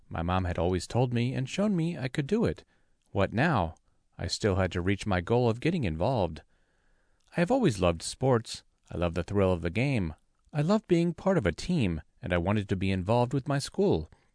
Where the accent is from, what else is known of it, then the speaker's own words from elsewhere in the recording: Salt Lake City, Utah, United States; I grew up in Salt Lake City and have been blind since birth.